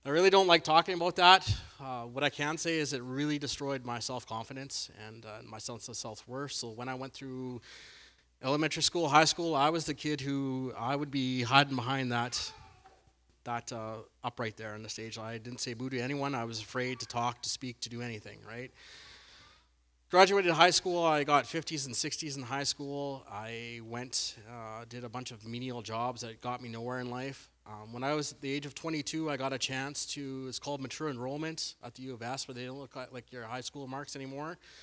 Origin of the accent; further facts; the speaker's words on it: Indian Head, Saskatchewan, Canada; I was born and raised in Indian Head, Saskatchewan, so way down south. I have a very loving family, very supportive family, two younger brothers, two parents. Our religious background is I'm a United Church boy